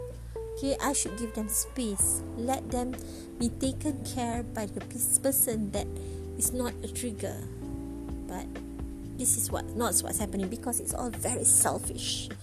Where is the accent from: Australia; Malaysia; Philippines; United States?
Malaysia; Kuala Lumpur; I'm from Malaysia, Kuala Lumpur, Malaysia.